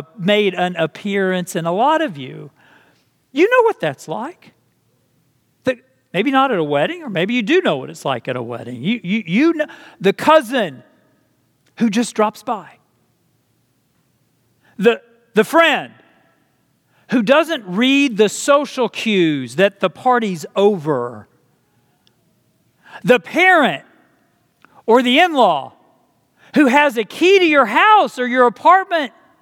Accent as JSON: {"language": "English", "region": "Texas", "country": "United States", "said": "Well, as a lot of you know, I am not from New Jersey. I am from Texas."}